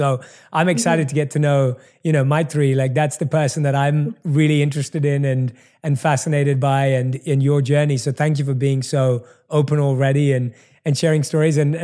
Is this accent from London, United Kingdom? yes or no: yes; London, United Kingdom; born or raised there